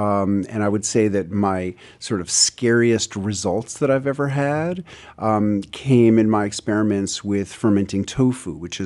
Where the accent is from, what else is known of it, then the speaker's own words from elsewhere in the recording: New York City, New York, United States; I moved from New York City, which is where I was born and raised, to rural Tennessee 25 years ago and got involved in gardening.